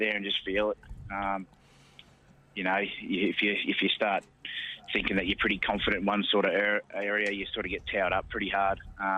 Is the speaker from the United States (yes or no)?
no; Queensland, Australia; also born or lived in Narromine; was born out there in Narromine, but we moved sort of there when I was pretty young, so still got a bit of family in that out there. But, we moved to Queensland. I grew up in Queensland there